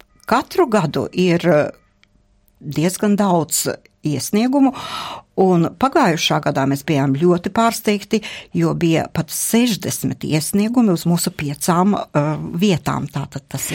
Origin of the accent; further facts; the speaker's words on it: Lithuania; now in Finland; pēc pasases esmu lietuviete, dzimusi jauktā ģimenē, un esmu divvalodīga, patiešām no bērnības runāju abās valodās.